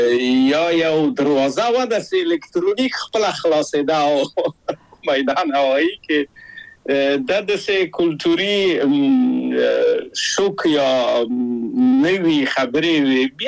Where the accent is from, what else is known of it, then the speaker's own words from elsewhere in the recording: Kabul, Afghanistan; now in Czech Republic; او زه له کابله په یو دولتي بورس چکسلواکیا ته راغلم.